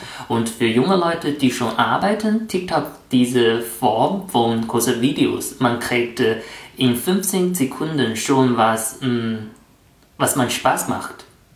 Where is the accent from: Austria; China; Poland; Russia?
China; German is a second language; now in Germany; ich bin seit 4 Jahren in Deutschland und ich bin Chinese.